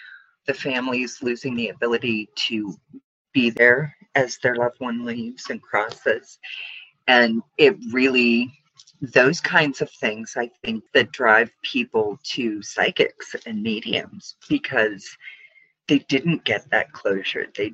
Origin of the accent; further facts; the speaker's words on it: California, United States; now in Columbus, United States; I was raised in the Sierras, not far from that Patterson Gilmore Bigfoot photo.